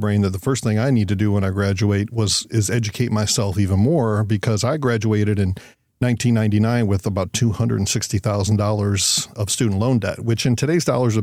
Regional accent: Ohio, United States; also born or lived in Indiana; now in North Carolina, United States; I grew up in the Midwest, Ohio, Indiana. I'd seen enough cold and snow in my lifetime.

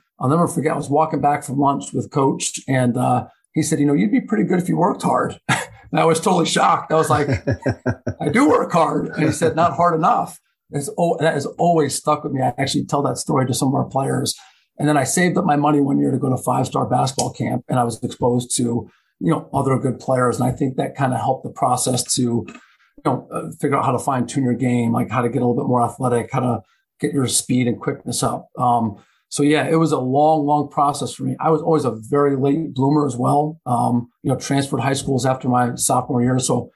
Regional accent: Niverville, New York, United States; I'm from Niverville, New York.

